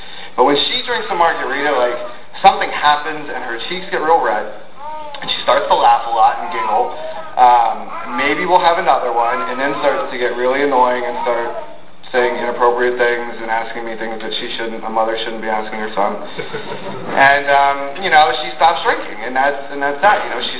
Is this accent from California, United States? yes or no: no; Fogelsville, Pennsylvania, United States; I grew up right outside of Fogelsville, in between Fogelsville and New Chipoli.